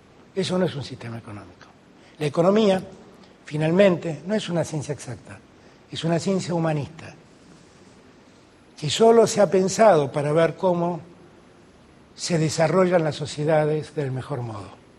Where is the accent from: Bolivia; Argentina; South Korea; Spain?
Argentina; Buenos Aires; soy un porteño muy orgulloso de mi ciudad, ¿eh? Amo la ciudad de Buenos Aires, la amo, aquí nací, la quiero, la disfruto.